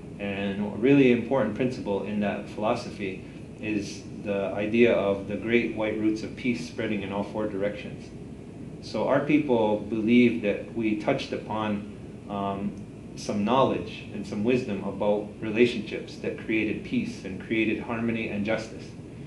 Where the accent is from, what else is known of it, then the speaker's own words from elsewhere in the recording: Kahnawake, Quebec, Canada; I should say I'm from Ganawage, which is a community outside of Montreal